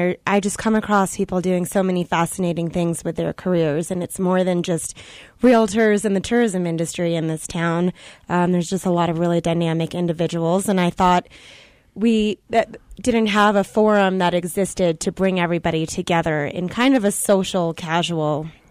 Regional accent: New York City, New York, United States; And I'm from New York City.

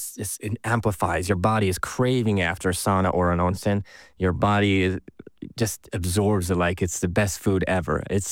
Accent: Kyushu, Japan; I'm from Kyushu, which is very famous for tonkotsu ramen

